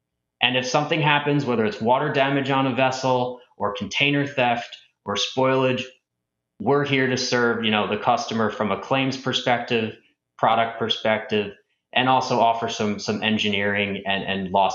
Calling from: Westport, Connecticut, United States; I'm coming in from Westport, Connecticut, and Happy to be here today

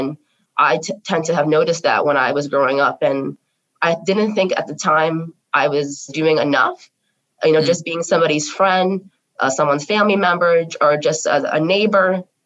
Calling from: Bloomfield, New Jersey, United States; My pronouns are she, her, hers, and I am coming from Bloomfield, New Jersey.

